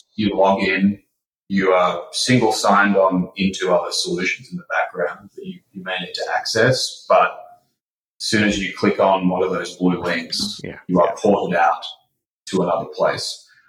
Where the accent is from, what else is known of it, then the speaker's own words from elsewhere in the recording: Melbourne, Victoria, Australia; now in United States; you can probably tell I'm not originally from the US. I'm from Melbourne, Australia. I went to the University of Oregon for a couple of years. My dad is from out on the West Coast